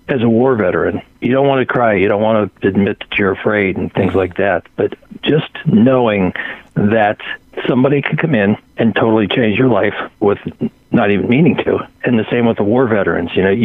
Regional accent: Pittsburgh, Pennsylvania, United States

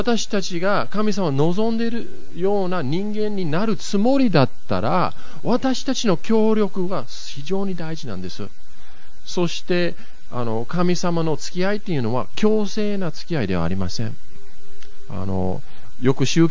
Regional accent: Yokohama, Kanagawa, Japan; 僕は子供の時に横浜に住んでたんですけれども

